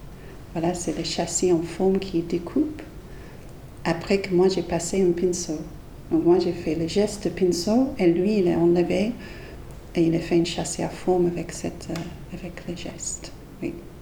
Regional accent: England, United Kingdom; moved away as an adult; also born or lived in Scotland; Parce qu'en fait, je suis partie de l'Angleterre pour aller en Écosse pour faire mes premiers diplômes. Donc à 18 ans, je suis partie de l'Angleterre. En fait, je rentre en Angleterre pour visiter ma famille.

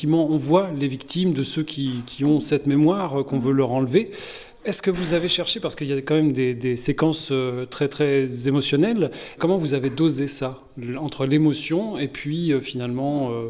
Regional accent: France; Alors nous, on est français

